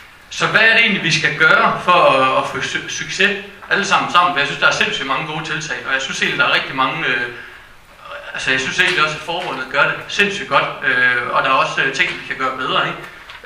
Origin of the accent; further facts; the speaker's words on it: Sønderborg, Region of Southern Denmark, Denmark; det er så i Sønderborg, hvor jeg er fra